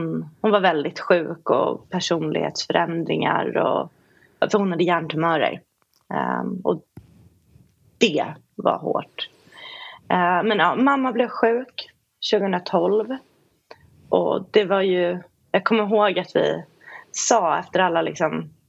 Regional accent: Blackeberg, Stockholm County, Sweden; Jag växte upp i Blackeberg i Bromma tillsammans med min ensamstående mamma. Min pappa dog innan jag föddes. Så att jag och mamma var själva. Hade farmor och farfar som bodde i närheten

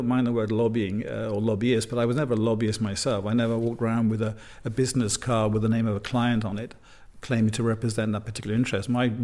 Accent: United Kingdom; now in Brussels, Belgium; certainly in the United Kingdom, my home country

